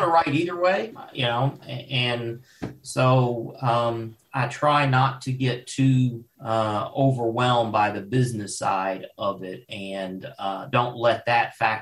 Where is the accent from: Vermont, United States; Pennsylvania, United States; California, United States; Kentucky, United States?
Kentucky, United States; Louisville; also born or lived in Paducah; Well, I grew up in, well, I was born in Paducah and I was raised in Louisville. Paducah's Western Kentucky